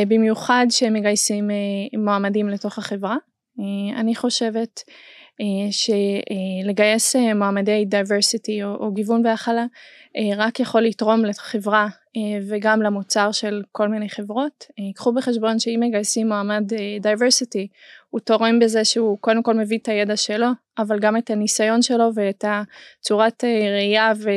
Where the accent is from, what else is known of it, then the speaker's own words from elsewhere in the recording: Austria; Hebrew is a second language; now in Israel; אני במקור עולה חדשה או עולה ותיקה, כי אני כבר משהו כמו 9 שנים פה בארץ. אני במקור מאוסטריה, אז אני ככה מתנצלת מראש על הטעויות בעברית, כי זה לא השפתם שלי